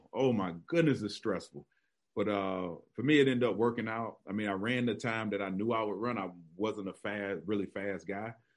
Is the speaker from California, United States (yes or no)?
no; Florida, United States; how I slipped between the cracks because I grew up in Florida.